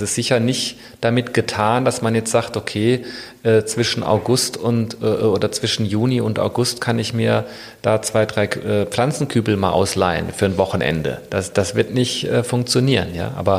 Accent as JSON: {"language": "German", "town": "Hanau", "region": "Hesse", "country": "Germany", "tie": "born there", "also_born_or_lived": "Cologne", "said": "Nee, ich komme eigentlich aus dem Rhein-Main-Gebiet. Also ich bin geboren in Hanau bei Frankfurt, habe nur sehr lange Jahre in Köln gelebt und ja, habe da studiert und so weiter."}